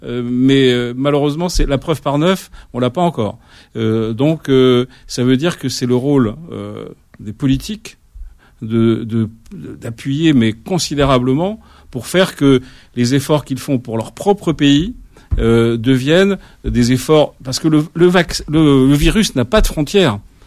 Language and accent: French; Oran, Oran Province, Algeria; Je suis algérien, et je partage cette idée